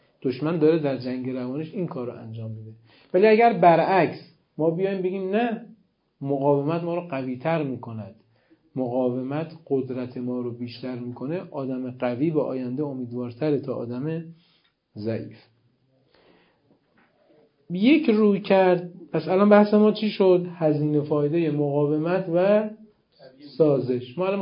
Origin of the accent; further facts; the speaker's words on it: Iran; من به عنوان یک ایرانی دارم منافع کشور خودم رو تبیین میکنم